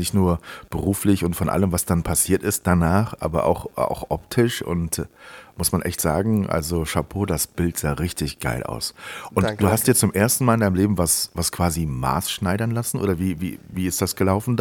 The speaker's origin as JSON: {"language": "German", "region": "Rhineland", "country": "Germany", "tie": "born there", "said": "ich komme ja aus dem Rheinland gebürtig"}